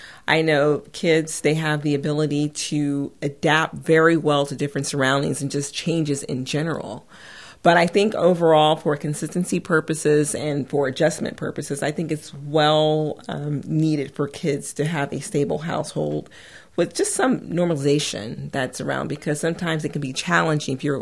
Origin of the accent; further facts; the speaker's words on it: California, United States; also born or lived in Washington, D.C. / Idaho; No. I mean, I grew up in California. Then I spent some time in D.C., and then I believe also in Idaho is some of the places that we went to.